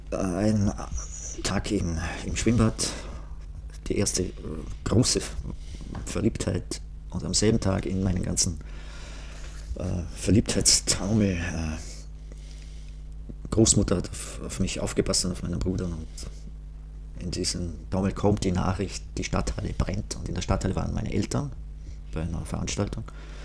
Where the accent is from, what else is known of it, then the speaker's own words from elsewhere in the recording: Feldkirch, Vorarlberg, Austria; ich bin aus Feldkirch